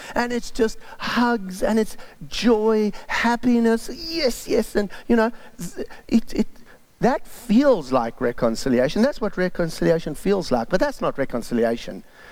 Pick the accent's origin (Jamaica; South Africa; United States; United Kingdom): South Africa; I grew up in South Africa